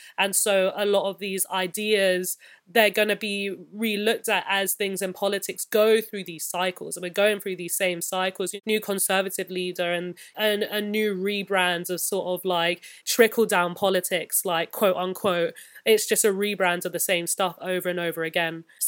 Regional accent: United Kingdom; I was raised by Caribbeans, but in the UK with the context of the UK.

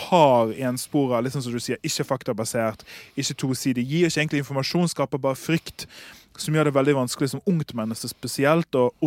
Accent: Sotra, Vestland, Norway; Når jeg vokste opp på Sotra

